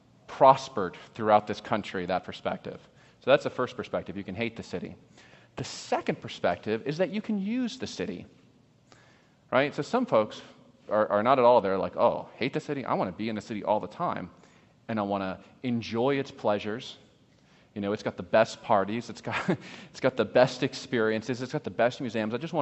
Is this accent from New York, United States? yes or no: yes; New York, United States; You know, I come from New York, and, you know, this was very common.